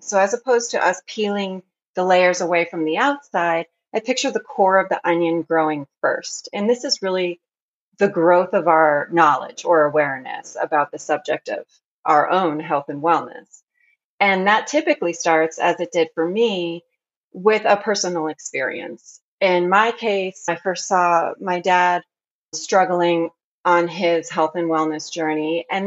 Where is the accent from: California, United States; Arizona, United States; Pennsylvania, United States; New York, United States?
Arizona, United States; born there; also born or lived in France; now in Oregon, United States; I am living currently in Oregon, but I was born in Arizona. And in between those two states, I lived in France for a period of time.